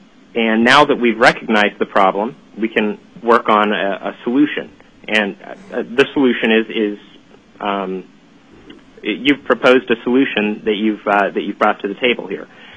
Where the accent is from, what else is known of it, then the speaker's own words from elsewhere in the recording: Anchorage, Alaska, United States; I'm from Anchorage, but I'm really from all over the state. My family's been here for generations, and I hope we stay here for generations.